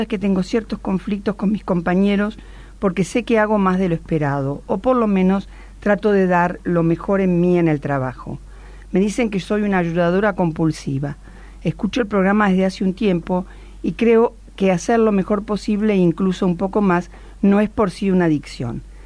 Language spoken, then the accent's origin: Spanish; Olavarría, Buenos Aires Province, Argentina; soy de Olavarría.